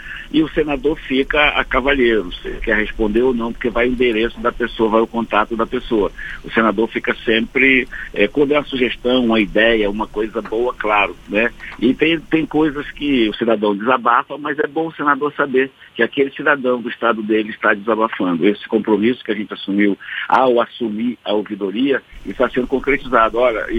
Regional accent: Amazon, Brazil; eu vou continuar batendo naquelas teclas que eu vim da Amazônia.

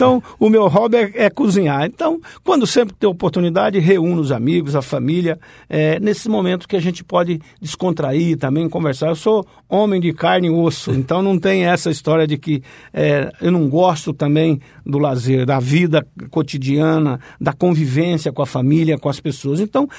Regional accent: Mato Grosso, Brazil; Mas especialmente nós, que somos do Mato Grosso, nós estamos no centro geodésico do Brasil

